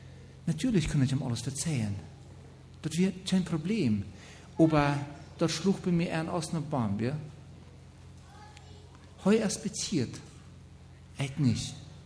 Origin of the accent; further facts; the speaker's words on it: Russia; now in Germany; Ich komme aus Deutschland. Ursprünglich bin ich aus Russland gewandert. Vielleicht probiert meine Person. Ich bin 55 Jahre alt.